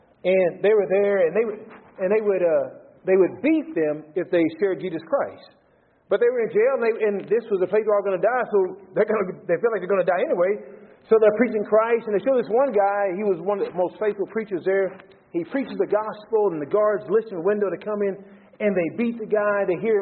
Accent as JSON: {"language": "English", "country": "United States", "lives_now": "Canada", "said": "I'm originally from the United States."}